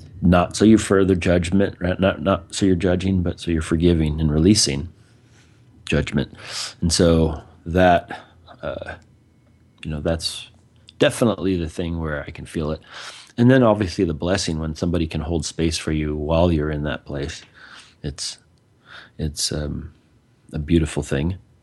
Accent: United States; We, you know, born and raised in America, we're Americans, that kind of thing.

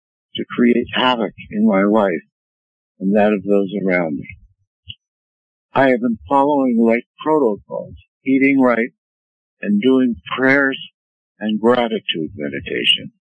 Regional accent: Perth, Western Australia, Australia; from Perth, Western Australia.

